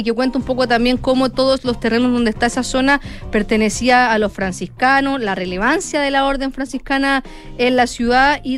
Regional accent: Santiago, Santiago Metropolitan Region, Chile; Y a veces pasa que uno, como santiaguino, nos va siempre a esos lugares.

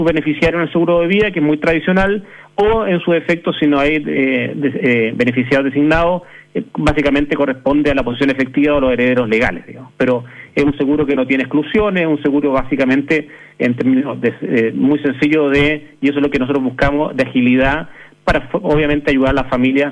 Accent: Chile; como todo chileno

